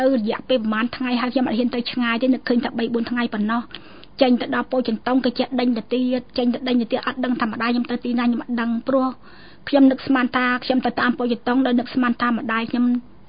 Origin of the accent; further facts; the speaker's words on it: Phnom Penh, Cambodia; ដោយសារគេឃើញយើងជាអ្នកភ្នំពេញគេឲ្យយើងទៅមុខទៀត